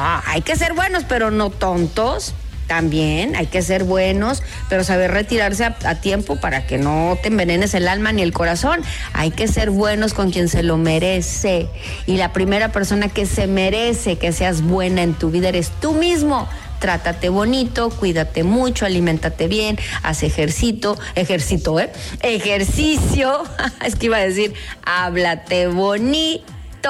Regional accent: Mexico; Así somos los mexicanos

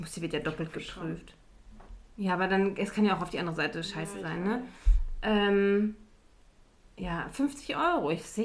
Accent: Cologne, North Rhine-Westphalia, Germany; Oh Gott, ich komme aus der Köln.

